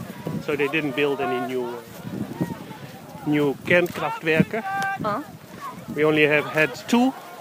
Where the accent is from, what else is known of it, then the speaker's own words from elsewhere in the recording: Netherlands; We are from Holland, and it's because we have nuclear power there also.